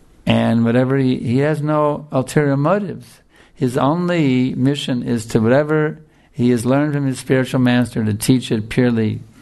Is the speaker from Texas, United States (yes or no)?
yes; Houston, Texas, United States; when I was a kid growing up in Houston at the St. Luke's Presbyterian Church, the minister was not, he was a paid employee.